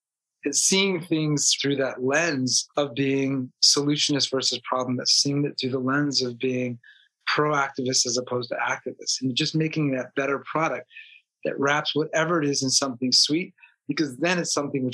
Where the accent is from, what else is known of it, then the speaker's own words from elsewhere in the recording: Phoenix, Arizona, United States; I grew up in Arizona, in Phoenix